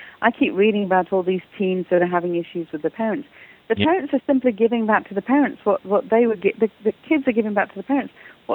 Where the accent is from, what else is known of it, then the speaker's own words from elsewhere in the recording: England, United Kingdom; also born or lived in South Africa / Italy / Portugal; now in Canada; I was brought up in England, as you can hear by my accent, and I lived in South Africa, lived in Italy, lived in Portugal, finally ended up here in Canada.